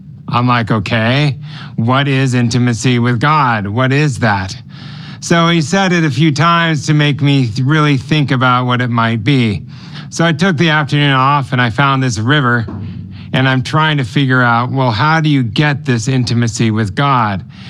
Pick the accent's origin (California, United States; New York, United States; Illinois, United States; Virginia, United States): California, United States; Los Angeles; I grew up in Los Angeles, and my parents were from Europe. My dad was Swiss, mother was Swedish, and they actually met in Los Angeles